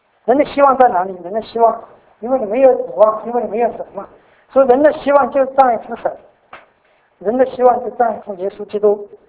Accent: Sichuan, China; 我说我四川人。

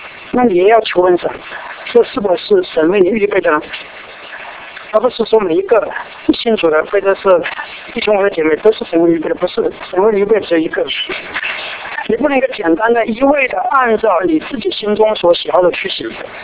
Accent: China; moved away as an adult; now in United States; 我们从中国来出来留学，读了书以后，我们都愿意留在美国，留在外面。

